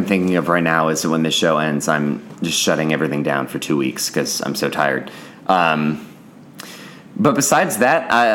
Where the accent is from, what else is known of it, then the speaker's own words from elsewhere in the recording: Houston, Texas, United States; No, he was back when I was growing up in Houston.